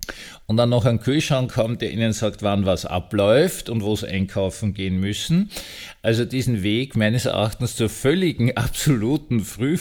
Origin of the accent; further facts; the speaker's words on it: Vienna, Austria; Ja, ich bin Wiener, ich trinke starken Kaffee.